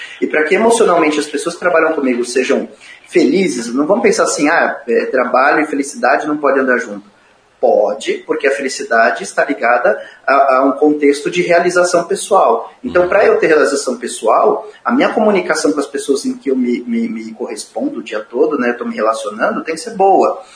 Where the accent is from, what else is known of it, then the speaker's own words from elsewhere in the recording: Brazil; E para nós como brasileiros, numa outra cultura mais humanizada